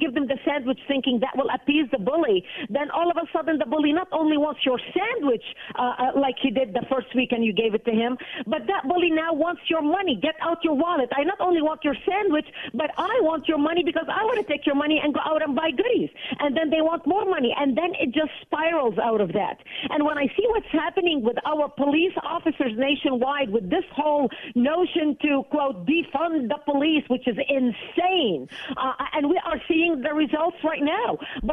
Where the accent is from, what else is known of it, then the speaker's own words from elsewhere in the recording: Lebanon; Well, I was born and raised in Lebanon, which used to be Paris of the Middle East.